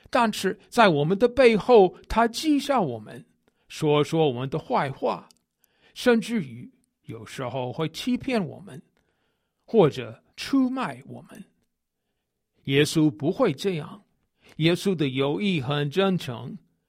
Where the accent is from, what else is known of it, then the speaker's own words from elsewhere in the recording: United States; Chinese is a second language; 因为我是个美国人，所以我比较喜欢吃甜点